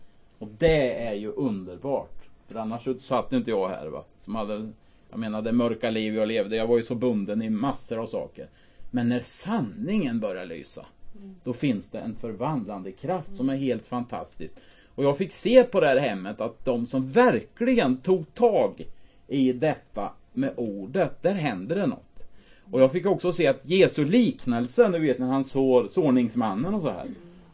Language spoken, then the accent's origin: Swedish; Finspång, Östergötland, Sweden; Och jag blev frälst 89. Jag kommer ifrån Finspång. Det ligger i Östergötland då.